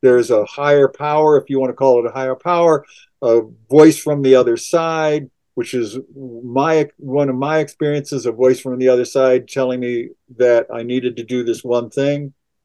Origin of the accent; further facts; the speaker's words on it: Sioux City, Iowa, United States; but I'll go to my hometown, Sioux City, Iowa, and heart of the Midwest.